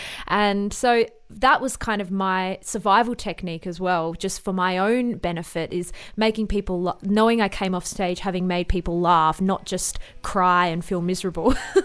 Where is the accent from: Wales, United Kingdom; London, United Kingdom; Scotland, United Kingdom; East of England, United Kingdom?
Wales, United Kingdom; Morriston; So I grew up in Morriston, which is called Trefores in Welsh